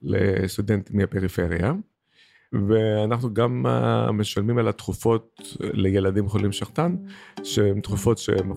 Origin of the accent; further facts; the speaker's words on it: Greece; moved away as an adult; also born or lived in United States / Switzerland; now in Israel; עליתי לארץ לפני 18 שנה, מזוויץ דווקא, אבל נולדתי ביוון, גדלתי ביוון עד גיל 19. הלכתי לארצות הברית כדי לעשות את האוניברסיטה שם.